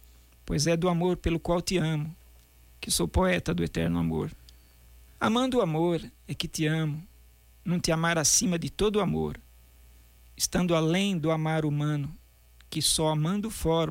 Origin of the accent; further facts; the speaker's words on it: São Carlos, São Paulo, Brazil; Sempre nasci aqui e passei minha infância ali na Vila Prado, na rua Domingos Marino, esquina com a Quintino Bocaiúva.